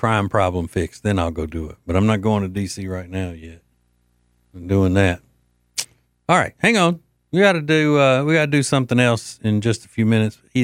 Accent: Louisiana, United States; First of all, from my home state of Louisiana, Denham Springs, Louisiana.

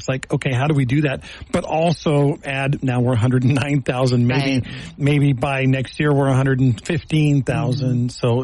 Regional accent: Texas, United States; There are some big cities. I'm from Texas. Houston has what they call the Spaghetti Bowl.

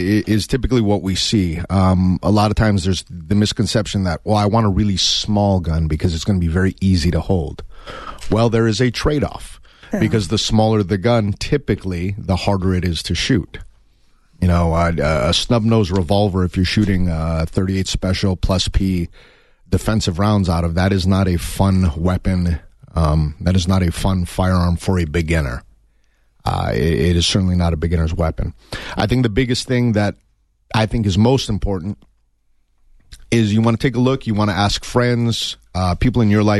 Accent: United States; firearms, being an American, firearms is a very, you know, significant portion of that journey. And I was lucky enough, once we moved to Tucson

